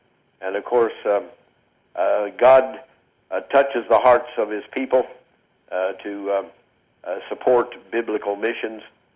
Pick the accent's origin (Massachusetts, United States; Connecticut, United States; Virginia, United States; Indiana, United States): Indiana, United States; Indianapolis; looking forward very much to hear the brother from Indianapolis, Indiana. I have not met him. That's my home state. I was born in that town